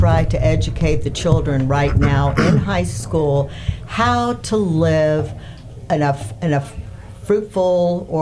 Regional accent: Massachusetts, United States; I come from Massachusetts where attorneys closed loans, and you would sit there and explain that mortgage.

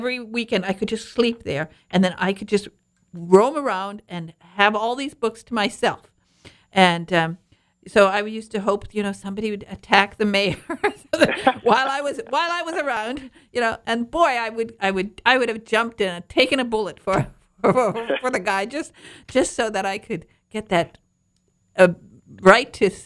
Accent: Michigan, United States; also born or lived in Detroit; I'm from Northern Michigan, but then we moved to Detroit, and we had this wonderful library called McGregor Public Library

